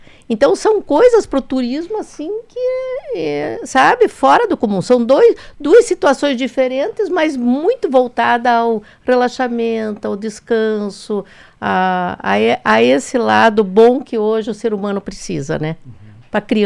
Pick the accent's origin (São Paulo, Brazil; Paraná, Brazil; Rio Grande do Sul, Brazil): Paraná, Brazil; Curitiba; Veja, eu senti Cascavel, porque eu sou de Curitiba, não é?